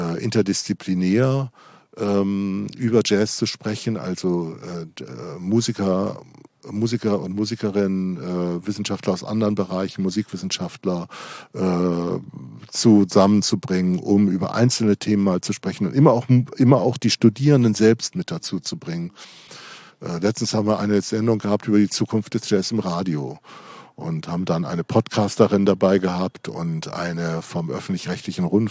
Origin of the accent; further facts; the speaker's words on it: Darmstadt, Hesse, Germany; ich komme aus Darmstadt, das ist eine Stadt 30 Kilometer südlich von Frankfurt.